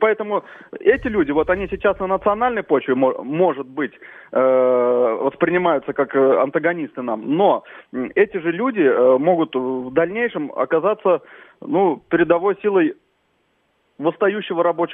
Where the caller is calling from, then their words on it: Mytishchi, Moscow Oblast, Russia; из Мытищ.